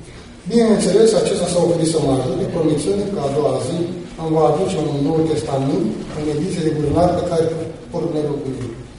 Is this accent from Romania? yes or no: yes; Botoșani, Botoșani County, Romania; sunt din Botoșani, am 41 de ani.